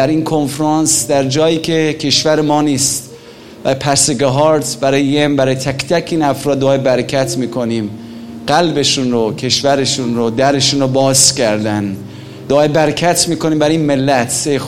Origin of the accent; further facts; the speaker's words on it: Iran; moved away as an adult; now in United Kingdom; من الان 13-14 سال هست که بیرون از ایران هستم، تو انگلیس ایمان آوردم و به خاطر همین ایمان آوردنم نمیتونم برگردم ایران